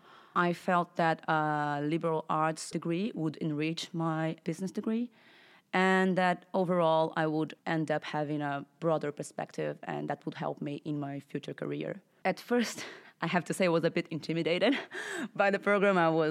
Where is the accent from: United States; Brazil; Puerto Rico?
Brazil; Rio de Janeiro; So I'm Brazilian from Rio de Janeiro, and I have a bit of a diverse background.